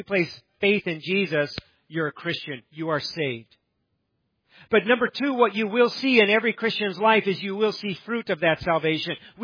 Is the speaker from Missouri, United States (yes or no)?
yes; Hannibal, Missouri, United States; born there; I was born in Hannibal, Missouri. I did grow up hearing about signing it in blood